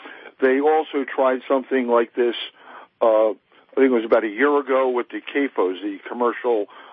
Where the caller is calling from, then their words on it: Stonestown, Pennsylvania, United States; Yes, it's Stonestown, Pennsylvania.